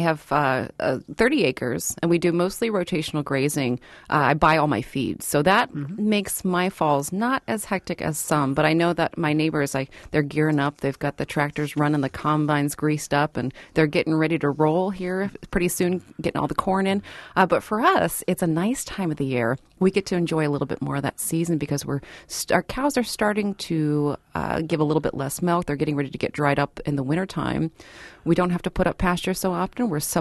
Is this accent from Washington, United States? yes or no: yes; Washington, United States; now in Wisconsin, United States; Washington State originally.